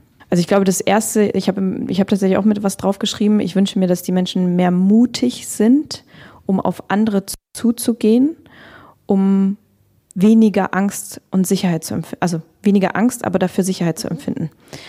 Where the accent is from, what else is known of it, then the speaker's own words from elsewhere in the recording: Kazakhstan; moved away; Ich bin in Kasachstan geboren, sowjetisch aufgewachsen, in einer deutschen Umgebung sozusagen.